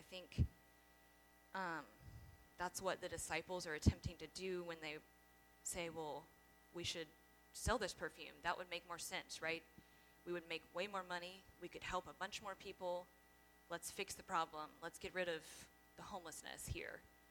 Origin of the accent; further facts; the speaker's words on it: Savannah, Georgia, United States; now in Augusta, United States; I'm from Savannah, but I primarily moved back to Augusta because I had those community connections